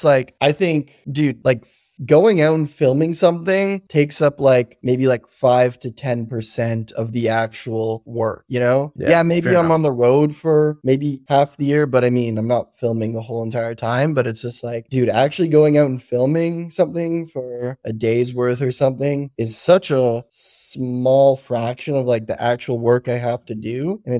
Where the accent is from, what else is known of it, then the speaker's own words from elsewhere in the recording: Renfrew, Ontario, Canada; Wait, I'm getting to that. It's called Renfrew, Ontario. It's like